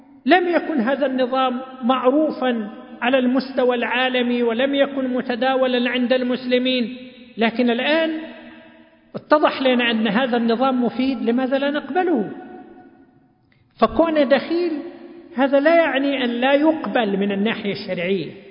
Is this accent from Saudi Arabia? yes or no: yes; Saudi Arabia; ارتفع عدد المحامين الممارسين عندنا في المملكة العربية السعودية بنسبة كبيرة